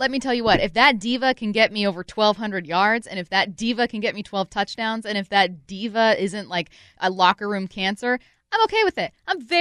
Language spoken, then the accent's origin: English; SeaTac, Washington, United States; Let me also stress, I am from Seattle, technically from SeaTac. Shout out to Tahiti High School.